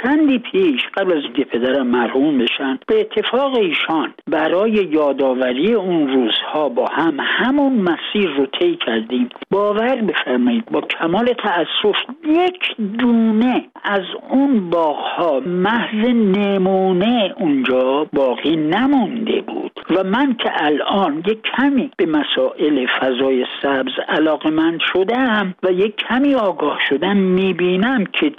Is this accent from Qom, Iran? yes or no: no; Tehran, Tehran Province, Iran; بنده بچه تهران هستم، همینجا به دنیا اومدم و قسمت اعظم عمرم هم اینجا بودم.